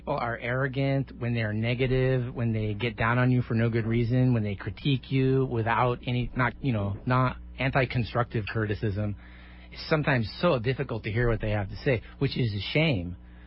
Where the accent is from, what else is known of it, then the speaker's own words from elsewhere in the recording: Seattle, Washington, United States; You know, I never live in L.A. I grew up in Seattle. We always thought that L.A. was the devil.